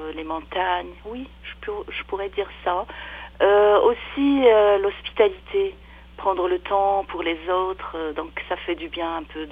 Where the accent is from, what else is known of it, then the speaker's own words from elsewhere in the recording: Casablanca, Casablanca-Settat, Morocco; Moi, je suis originaire du Maroc, native de Casablanca, la capitale économique du Maroc.